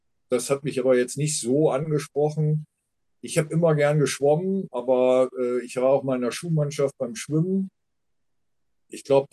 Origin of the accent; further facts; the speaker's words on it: Hamburg, Germany; born there; Am Anfang stand bei mir auch noch drin, dass ich in Aachen geboren worden wurde, aber ich komme ja an für sich gebürtig aus Hamburg.